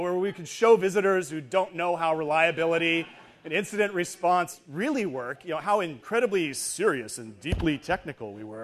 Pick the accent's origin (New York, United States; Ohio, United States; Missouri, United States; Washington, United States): Washington, United States; Seattle; because, you know, I'm from Seattle, so, you know, SpaceX, yay!